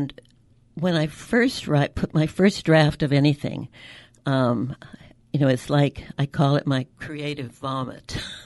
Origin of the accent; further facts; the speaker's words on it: Los Gatos, California, United States; And I lived in the San Francisco Bay Area, Los Gatos in particular.